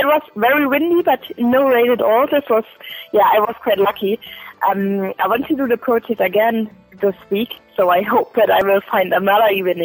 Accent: Germany; English is a second language; now in Edinburgh, United Kingdom; I'm originally from Germany, and since half a year I'm in Edinburgh, and I study here Master in Interaction Design.

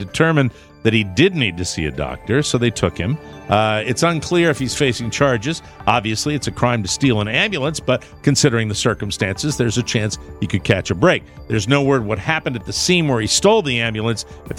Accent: Connecticut, United States; Connecticut, my home state.

